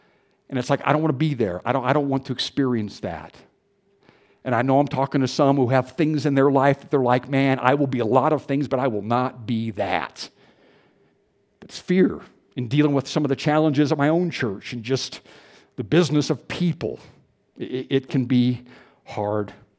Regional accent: Houston, Texas, United States; Don and I come from Houston. There are lots of food options in Houston.

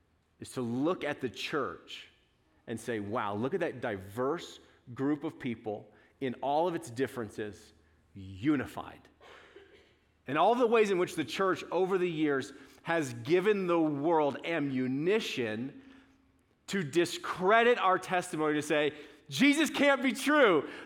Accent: Colorado, United States; also born or lived in Kansas; I was born in Kansas, and a week later, my family moved to Colorado.

